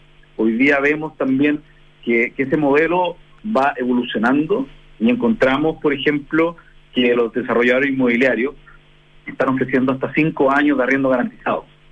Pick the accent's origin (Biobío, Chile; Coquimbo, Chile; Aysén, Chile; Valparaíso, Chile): Coquimbo, Chile; soy de Coquimbo y me vine al mundo startup en el 2010